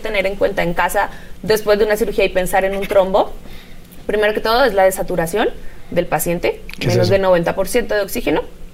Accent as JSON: {"language": "Spanish", "country": "Colombia", "said": "Aquí, yo soy de Colombia, es igual."}